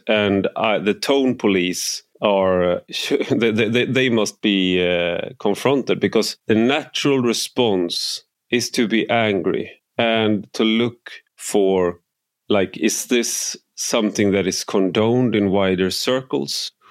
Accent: Sweden; And so that was actually one of the first responses from our prime minister and our ex-prime minister, who's Magdalena Andersson

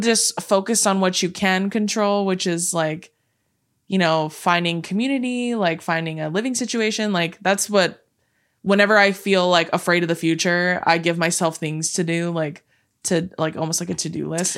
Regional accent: West Coast, United States; They were all from different, they were both from the East Coast. I was from the West Coast.

